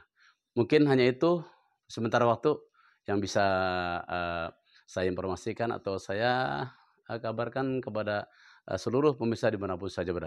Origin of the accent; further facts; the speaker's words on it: Cikarang, West Java, Indonesia; Saya dari Kabupaten Bekasi. Yaitu Kecamatan Karangbagia atau yang sekarang yang sering dikenal itu Cikarang.